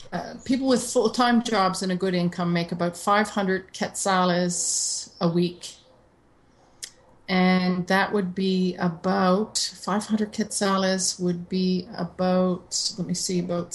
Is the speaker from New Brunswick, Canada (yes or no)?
yes; Saint John, New Brunswick, Canada; I'm from St. John, New Brunswick, and it was rainy there all